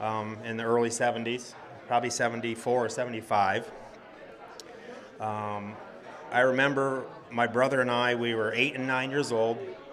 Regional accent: Brandon, Vermont, United States; I'm from Brandon, Vermont.

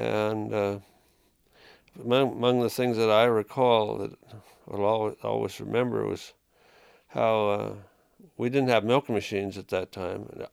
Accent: Warren, Vermont, United States; I live in Waitsfield. We've been here since 1948. I was born and brought up in Warren. Went to high school in Waitsfield.

